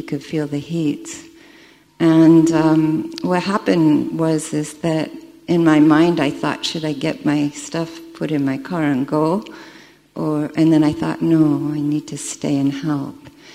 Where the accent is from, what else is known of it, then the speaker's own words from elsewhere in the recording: California, United States; I'm from California.